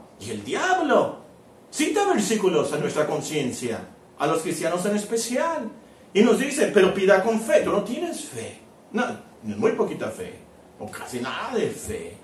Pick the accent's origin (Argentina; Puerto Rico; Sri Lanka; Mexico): Mexico; Hermosillo, Sonora; somos de Hermosillo.